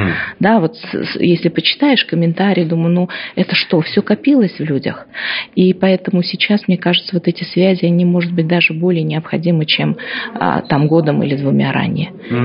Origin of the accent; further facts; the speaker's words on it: Uzbekistan; Нет, я просто вот из Узбекистана.